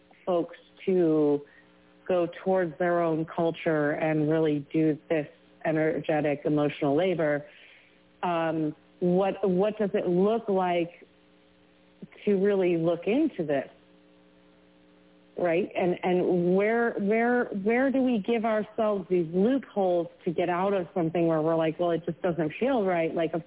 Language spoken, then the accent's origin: English; Manhattan, New York, United States; I was born and raised in Manhattan. My father is from Ethiopia. My mom is British Isles background and settler colonialist family.